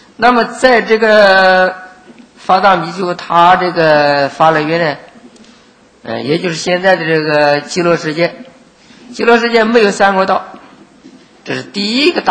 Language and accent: Chinese; China; 我们是东方人，我们是中国人，我们自己也是黄色人